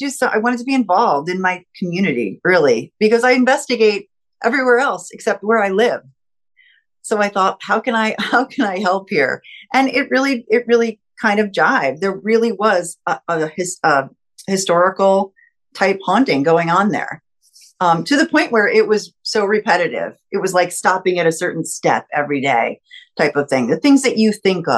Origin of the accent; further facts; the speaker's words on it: New York, United States; I grew up in New York State. So I mean, definitely, you know, so much Native American history there. Lots of towns you can't pronounce.